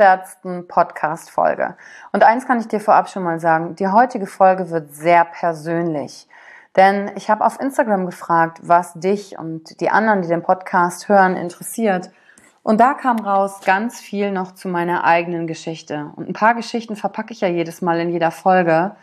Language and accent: German; Wülfrath, North Rhine-Westphalia, Germany; aufgewachsen bin ich in Wülfrath. Das hast du vielleicht schon gehört. Bin am 16. März 1981 geboren und als Einzelkind groß geworden.